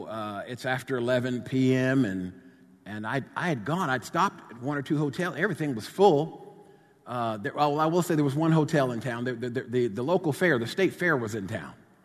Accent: New Jersey, United States; also born or lived in Richmond, Virginia; I'm from New Jersey, but had been living, working in Richmond, Virginia, campus minister there, 1985, August of 85.

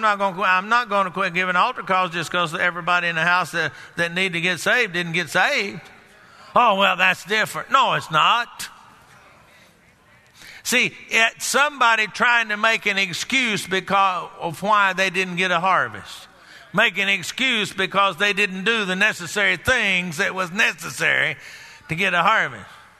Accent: Texas, United States; I come from Texas. We say I ain't in Texas.

